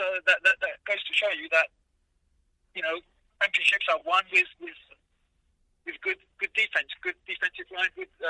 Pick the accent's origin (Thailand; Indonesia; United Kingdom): United Kingdom; London; now in United States; I grew up in London, I played as a kid for a team called Millwall.